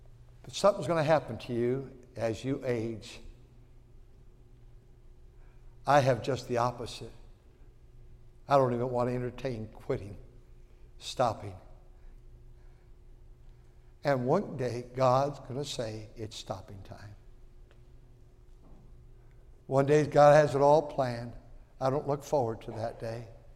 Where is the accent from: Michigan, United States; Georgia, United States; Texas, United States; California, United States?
California, United States; Fremont; There are five little cities, all had 2,500 people. I said, I grew up over there on Thornton, those little flat top houses. There's only about four streets.